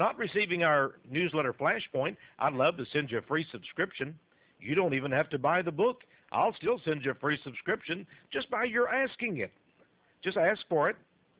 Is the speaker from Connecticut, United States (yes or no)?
no; Texas, United States; I assume I'm from East Texas originally. We have a lot of beautiful greenery up there